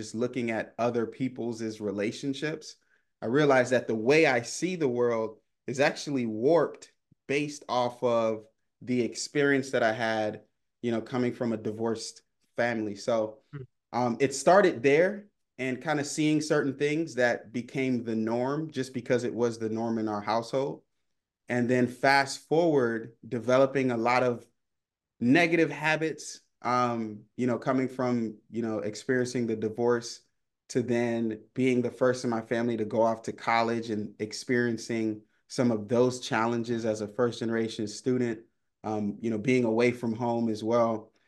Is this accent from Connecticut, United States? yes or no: no; Miami, Florida, United States; born there; I was born in Miami, Florida. Sunny Miami, Florida. I was raised by two Jamaican immigrants who moved to the United States in pursuit of the American dream.